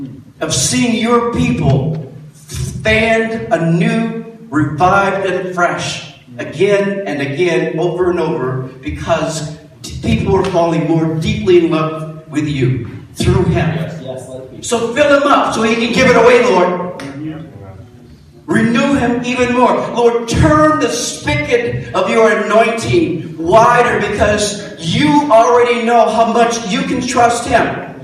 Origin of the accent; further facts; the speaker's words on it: Detroit, Michigan, United States; I'm from Detroit. I've seen too many things in Detroit